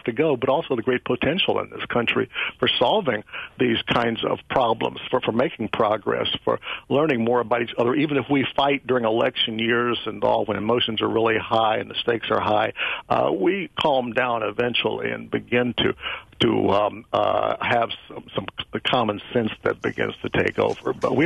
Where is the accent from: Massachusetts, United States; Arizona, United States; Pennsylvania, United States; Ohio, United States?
Ohio, United States; my family's from Alabama originally, I grew up in Ohio, you know, I'm accustomed to this sort of thing from an early age